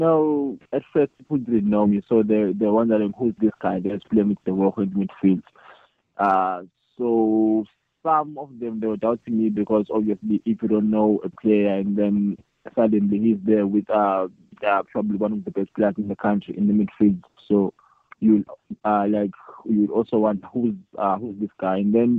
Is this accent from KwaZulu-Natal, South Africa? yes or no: yes; Ulundi, KwaZulu-Natal, South Africa; I'm from Ulundi.